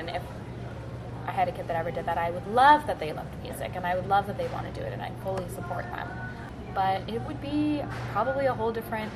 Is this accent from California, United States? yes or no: yes; Anaheim, California, United States; I am. So. I'm from Anaheim.